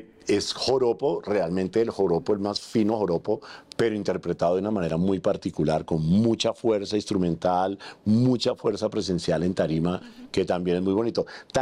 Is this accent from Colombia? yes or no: yes; Colombia; Porque si uno a veces le dice a la gente, no, vengo de Colombia. Ah, Colombia.